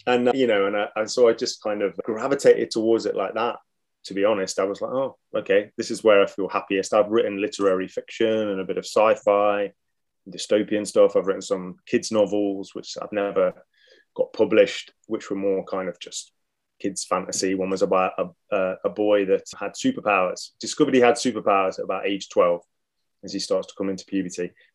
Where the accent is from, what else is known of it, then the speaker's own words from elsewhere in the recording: East Midlands, United Kingdom; Obviously, I grew up near Sherwood Forest.